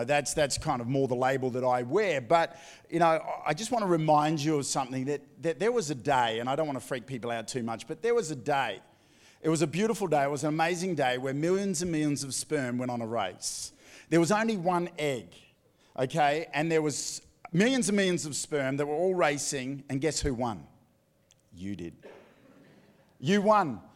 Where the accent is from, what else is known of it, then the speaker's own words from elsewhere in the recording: Australia; born there; why was it that I was born in Australia and not on the island of Lata Lata?